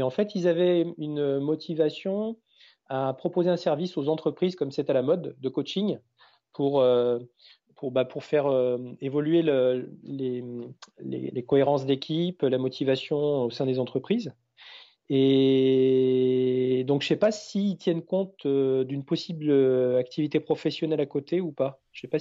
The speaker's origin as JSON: {"language": "French", "town": "Chambéry", "region": "Auvergne-Rhône-Alpes", "country": "France", "said": "moi en plus je suis originaire de Savoie, au départ je suis Chambéry."}